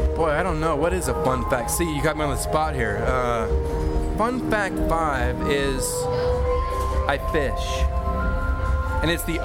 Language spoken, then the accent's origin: English; San Diego, California, United States; I'm not really from San Diego. I mean, I am, but I don't belong here.